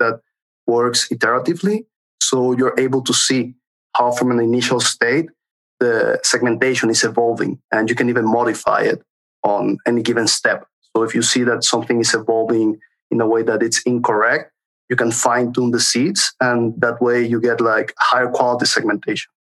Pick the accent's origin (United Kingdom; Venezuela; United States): Venezuela; English is a second language; moved away as an adult; now in Europe; I came here practically like an economic migrant. You know, I was very happy with my job and with my post at the university in Venezuela, but I came to Europe mainly because of the political and economical situation in Venezuela.